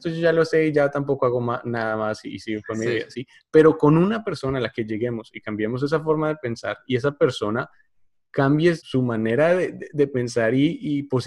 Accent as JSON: {"language": "Spanish", "country": "Colombia", "said": "nosotros somos colombianos y de que hay muchísimos problemas en Colombia que nosotros no estamos hablando"}